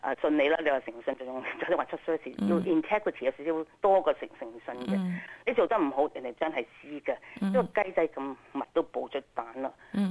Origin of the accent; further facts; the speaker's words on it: Hong Kong; 因为我基本上母语都系广东话啦，喺香港嚟。